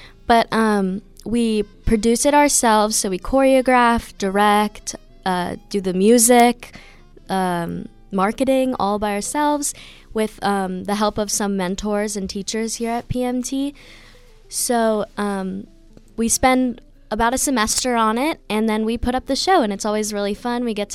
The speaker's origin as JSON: {"language": "English", "town": "Pittsburgh", "region": "Pennsylvania", "country": "United States", "said": "I am 17 years old. I'm from the Squirrel Hill area. I go to Alderdice High School"}